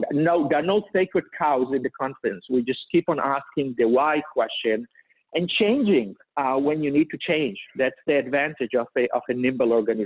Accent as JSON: {"language": "English", "country": "Israel", "tie": "born or raised there", "moved": "yes", "said": "Partially, I was born in Israel, as you know, and so I moved here about 30 years ago. And when you grow up in a country like Israel, you think a bit differently."}